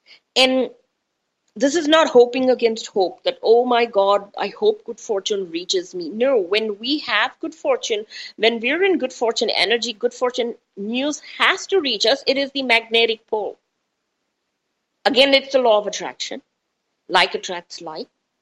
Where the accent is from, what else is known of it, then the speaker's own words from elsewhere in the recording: India; I'm Indian and beautiful in an Indian way.